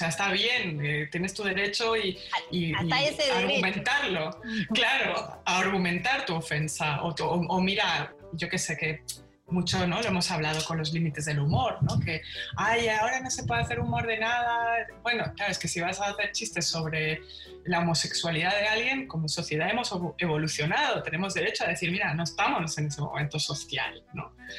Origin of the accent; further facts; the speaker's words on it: Buenos Aires, Argentina; born there; Yo nací en Buenos Aires.